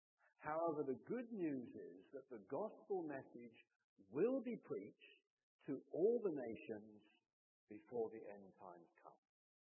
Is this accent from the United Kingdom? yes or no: yes; United Kingdom; now in United States; Now, I come from Britain, and I go back every year in the summer